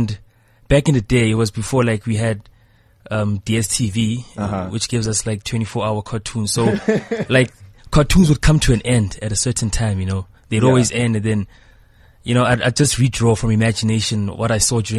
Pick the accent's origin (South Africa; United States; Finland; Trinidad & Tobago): South Africa; Soweto, Gauteng; Well, Mina, I'm from Soweto, Protea North.